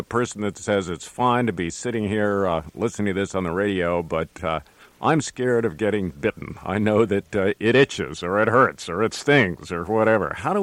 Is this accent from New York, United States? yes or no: yes; New York, United States; Well, as a New Yorker, the place is great.